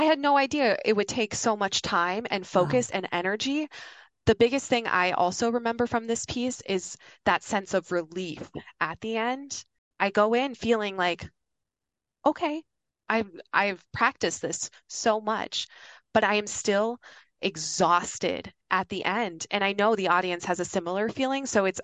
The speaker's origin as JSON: {"language": "English", "town": "Yankton", "region": "South Dakota", "country": "United States", "tie": "born or raised there", "said": "My hometown, Yankton, South Dakota, there's a little church there called Trinity Lutheran."}